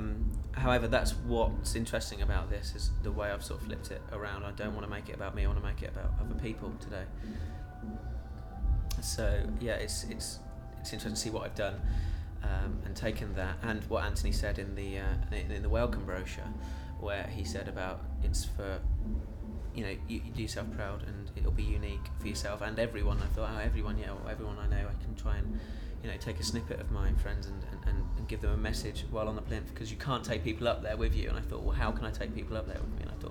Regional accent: Middleton Cheney, South East England, United Kingdom; also born or lived in Leamington / Derby; I was born in Banbury, Oxfordshire. I grew up just outside Banbury on the borders of Northamptonshire, in a place called Middleton Cheney. I was born in 1978 and lived locally until I went to uni.

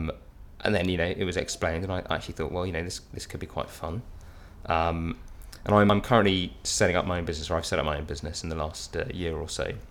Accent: London, United Kingdom; I'm 26 and I'm from South London.

